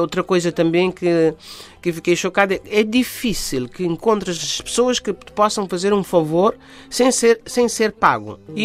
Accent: São Nicolau, Cape Verde; moved away; Eu saí de São Nicolau, não havia luz, não havia, tínhamos só um enfermeiro, não havia escolas, não havia estradas, não havia telefone, nada disso.

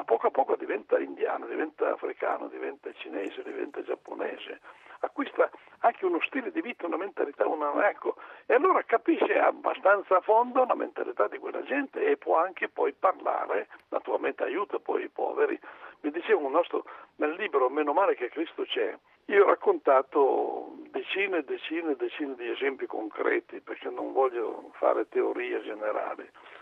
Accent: Tronzano Vercellese, Piedmont, Italy; io vengo dalla provincia di Vercelli, un piccolo paese di Vercelli, tronzano vercellese, sepolto in mezzo alle risaie, dove si produce il riso.

